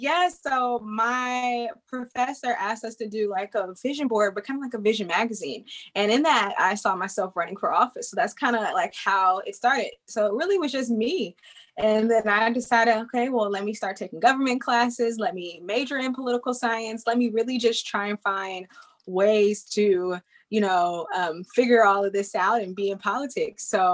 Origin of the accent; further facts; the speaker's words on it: Georgia, United States; moved away as an adult; also born or lived in Kentucky; now in Washington, D.C., United States; actually moved to DC about 5 years ago to pursue a career in politics, but I'm originally from Georgia, even though I'm a military kid and I was born in Kentucky.